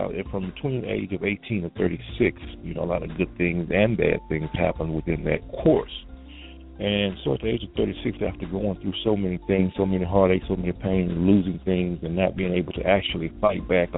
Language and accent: English; Houston, Texas, United States; Well, of course, I'm here from Houston, Texas, and I am a product of Houston's Fifth Ward community. And so growing up in the Fifth Ward, in an area of low income, poverty, things of that nature, you see a lot.